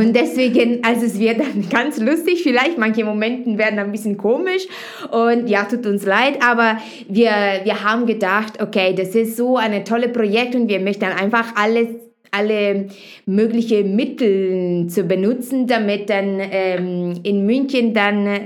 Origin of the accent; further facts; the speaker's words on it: Italy; German is a second language; now in Germany; Ich komme dann ursprünglich aus Italien und deswegen mein Deutsch ist nicht perfekt. Ich bin in Deutschland jetzt seit 7 Jahren.